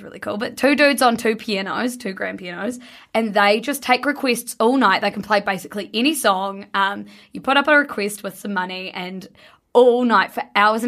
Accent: New Zealand; the piano dudes had said I was from New Zealand.

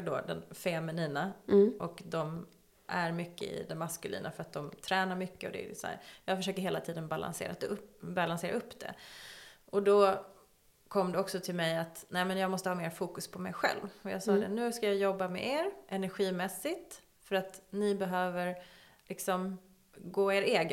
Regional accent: Sweden; born there; Jag föddes i Sverige. Min mamma var gravid.

